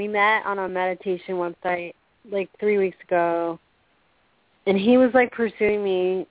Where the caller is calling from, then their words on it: Florida, United States; from Florida.